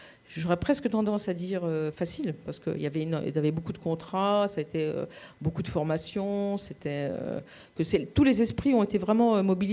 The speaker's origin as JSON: {"language": "French", "region": "East", "country": "France", "said": "J'ai coutume de dire que c'est le département de la Meuse parce que je suis originaire de l'Est."}